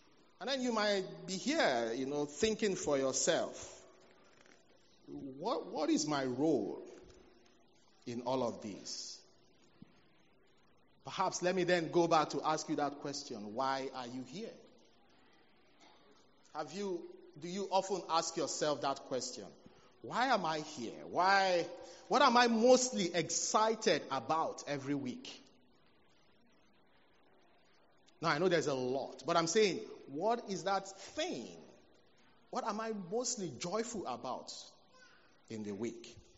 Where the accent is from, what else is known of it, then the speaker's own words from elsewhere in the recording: Nigeria; now in United Arab Emirates; I'm a Nigerian, but UAE has been home for us for a couple of years.